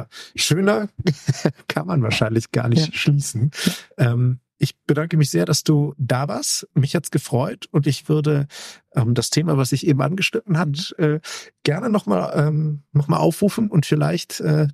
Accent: Aachen, North Rhine-Westphalia, Germany; ich komme ja aus Aachen

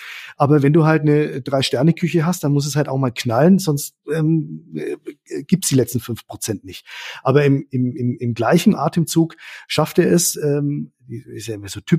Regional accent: Bavaria, Germany; also ich bin ja nicht gebürtiger Nürnberger, aber ich komme aus der Region

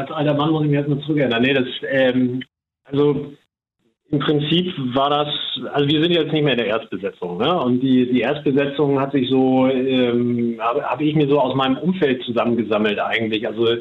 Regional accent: Hamburg, Germany; Das war ja schon vorher so, wir kommen aus Hamburg

